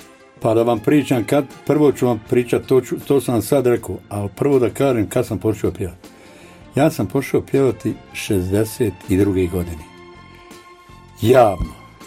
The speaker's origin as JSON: {"language": "Bosnian", "town": "Brčko", "region": "Brčko District", "country": "Bosnia & Herzegovina", "also_born_or_lived": "United States", "said": "ja sam iz Brčkog. I ne bježim od svog Brčkog. Bez obzira da sam, ja sam bio u Americi pa se vratio u svoj Brčkog prije 20 godina."}